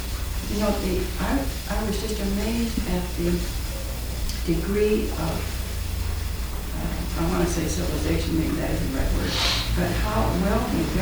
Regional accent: Illinois, United States; I grew up in Southern Illinois, and close by was a place called Cahokia Mounds

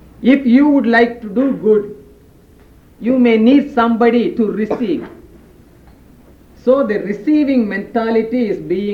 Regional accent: India; So as an Indian, I can feel that how and what starvation means to an Indian.

